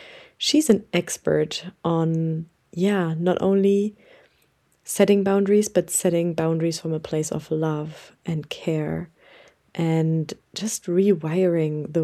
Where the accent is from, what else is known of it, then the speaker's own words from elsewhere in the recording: Alaska, United States; Well, I'm in Maui. My Alaskan body is in Maui, which is wonderful.